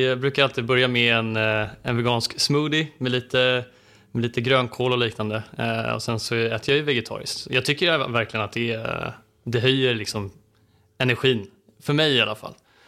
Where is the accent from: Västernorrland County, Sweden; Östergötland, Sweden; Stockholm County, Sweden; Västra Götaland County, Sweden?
Stockholm County, Sweden; jag är uppväxt i Stockholms skärgård. Så ute i skärgården har jag vuxit upp med två föräldrar som driver bolag tillsammans.